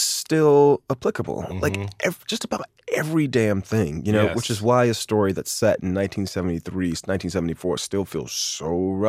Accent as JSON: {"language": "English", "town": "Miami", "region": "Florida", "country": "United States", "tie": "born or raised there", "said": "But I remember growing up in Miami, there were all these stories about these black boys"}